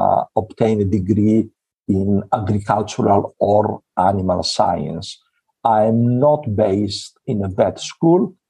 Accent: Greece; also born or lived in United Kingdom; I grew up in Greece, but I studied in the UK.

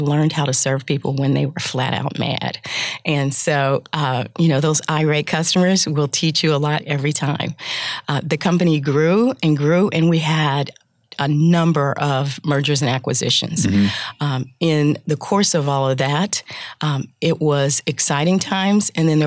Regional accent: Indiana, United States; So I grew up in Indiana, which was a great place to be.

